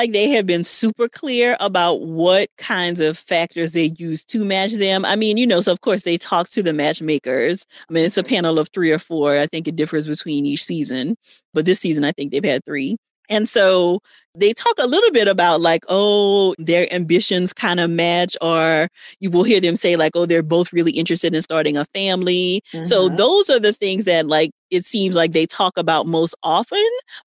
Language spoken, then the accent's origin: English; Louisiana, United States; because they were shooting in New Orleans, and, you know, I'm from Louisiana.